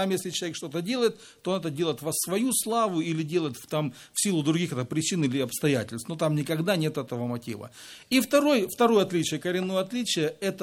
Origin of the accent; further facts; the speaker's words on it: Adler, Krasnodar Krai, Russia; я из Адлера.